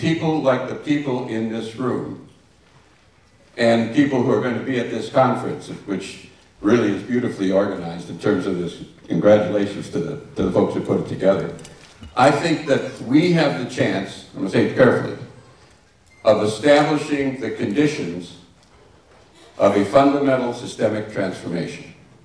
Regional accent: Wisconsin, United States; What I really want to say first is that I'm from Wisconsin, and I want to say one thing about Wisconsin, too.

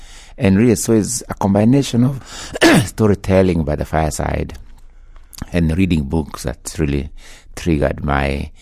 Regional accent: Kenya; Well, you know, first of all, I was born in Kenya into a large peasant family where, you know, the oral tradition was very strong.

